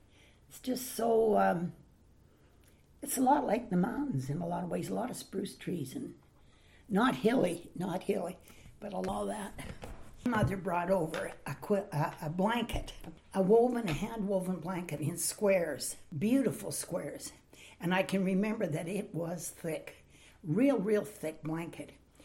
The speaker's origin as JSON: {"language": "English", "country": "Canada", "said": "But I'm a Canadian, yeah."}